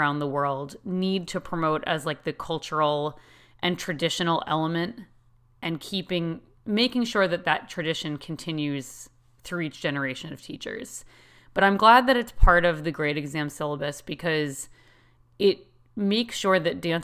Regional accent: New England, United States; And growing up in New England, I've been surrounded by amazing world-class teams my entire life.

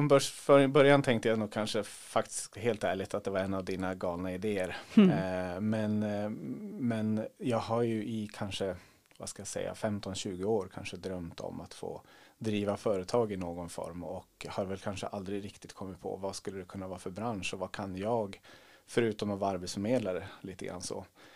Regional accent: Nyköping, Södermanland, Sweden; also born or lived in Eskilstuna; född och uppvuxen i Sörmland. Eskilstunas BB. 1978, så att det är några år sedan.

